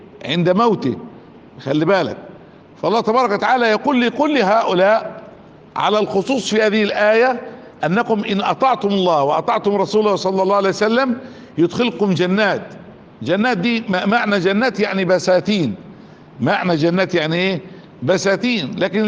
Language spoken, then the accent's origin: Arabic; Egypt; سيارة كده بسيطة كده يعني، خالص موجودة عندنا في مصر